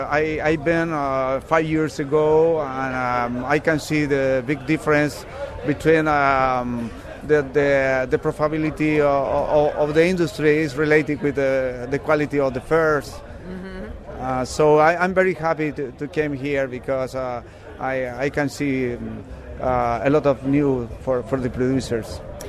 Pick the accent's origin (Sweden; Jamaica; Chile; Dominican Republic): Chile; English is a second language; I came from Chile. I work with pig producers in my country.